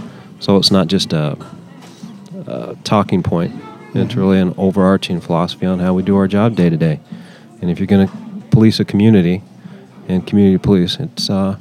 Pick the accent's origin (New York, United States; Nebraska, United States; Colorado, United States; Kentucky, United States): Colorado, United States; I grew up in Colorado, and I came out here in 1989 specifically for this job.